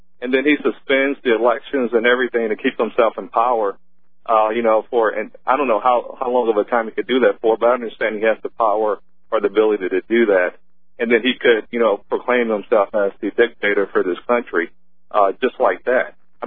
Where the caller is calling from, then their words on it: Missouri, United States; Hey, Alex, I'm calling from Missouri.